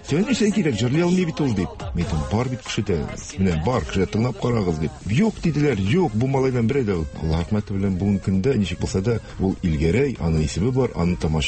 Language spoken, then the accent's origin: Tatar; Kazan, Tatarstan, Russia; Мин үзем Казан җегете. Тудым, үстем Идел районында. Беркая күчмәдем Идел районыдан.